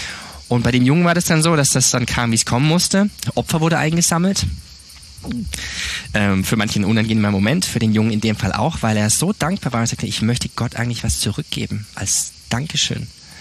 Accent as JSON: {"language": "German", "region": "Baden-Württemberg", "country": "Germany", "tie": "born or raised there", "said": "Ich bin aufgewachsen in Süddeutschland, Südbaden. Eins von 4 Kindern meiner Eltern."}